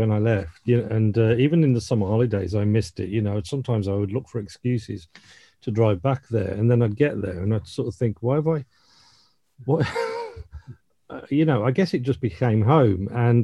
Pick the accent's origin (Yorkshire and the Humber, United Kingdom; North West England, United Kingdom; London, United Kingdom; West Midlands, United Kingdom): West Midlands, United Kingdom; Birmingham; I grew up in Birmingham.